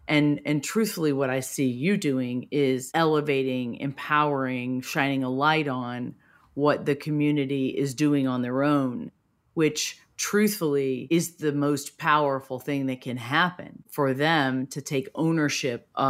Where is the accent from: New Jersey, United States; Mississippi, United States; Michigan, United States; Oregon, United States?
Mississippi, United States; also born or lived in New York; I grew up in the segregated South. I grew up in South Mississippi, and I grew up when schools were segregated.